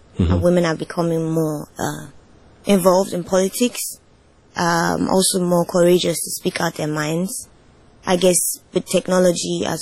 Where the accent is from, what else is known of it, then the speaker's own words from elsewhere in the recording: Nigeria; also born or lived in Germany; I still live in Nigeria, but I moved out of Nigeria for about 7 years to study in Germany.